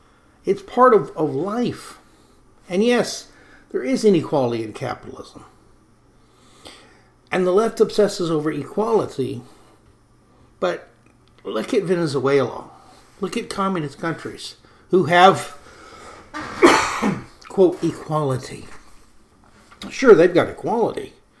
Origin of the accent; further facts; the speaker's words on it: the South, United States; I'm a Southerner. I love bourbon. I love barbecue.